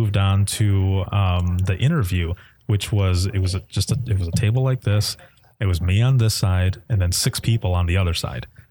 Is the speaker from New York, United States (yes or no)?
no; Michigan, United States; also born or lived in Florida; I'm from Michigan, but I moved to Florida for, well, I went to visit for just a week and I stayed there for 3 years